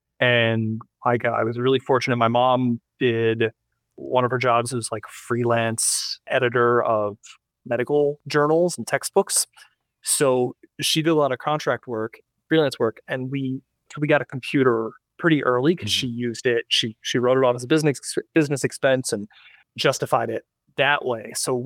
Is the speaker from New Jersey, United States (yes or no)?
yes; New Jersey, United States; So I grew up in South Jersey. Nice. Just outside of Philadelphia.